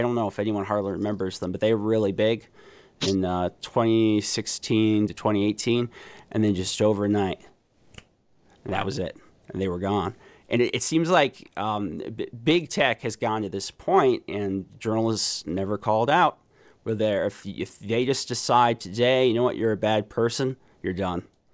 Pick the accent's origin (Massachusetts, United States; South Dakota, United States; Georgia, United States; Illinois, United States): South Dakota, United States; In my home state, my senator is John Thune